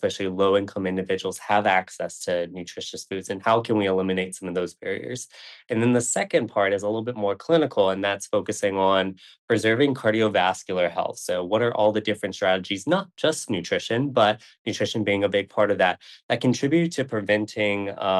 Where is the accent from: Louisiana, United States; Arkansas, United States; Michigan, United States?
Louisiana, United States; I was born and raised in Southern Louisiana, where I think we have some of the best food.